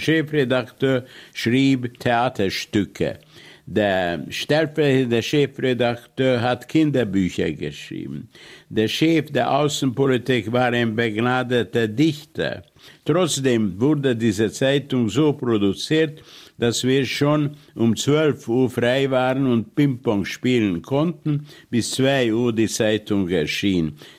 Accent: Hungary; accent: Hungarian; first language hu; German is a second language; now in Vienna, Austria; Ungarn ist meine Heimat, Ungarisch ist meine Muttersprache, aber zu Hause fühle ich mich in Wien.

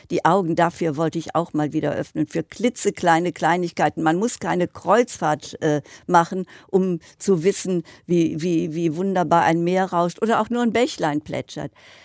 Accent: Cologne, North Rhine-Westphalia, Germany; das ist ja so eine Verbeugung wieder vor meiner Heimat, vor Köln und dem Rheinland.

